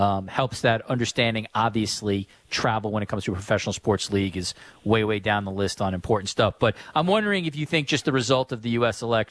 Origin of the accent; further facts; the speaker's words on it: United States; Do you think, as an American, I just almost can't believe I have to actually preface this